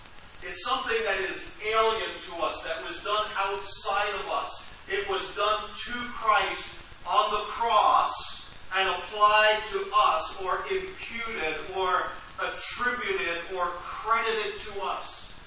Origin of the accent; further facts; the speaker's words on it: Belize; moved away as an adult; was born and I was raised in Belize, a tiny little country in Central America. And in 1980, I migrated from Belize to the United States to go to university.